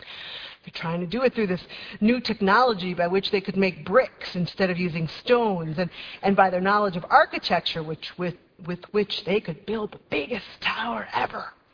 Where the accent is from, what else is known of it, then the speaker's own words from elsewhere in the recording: United States; As an American, I have to admit to a strange feeling of disappointment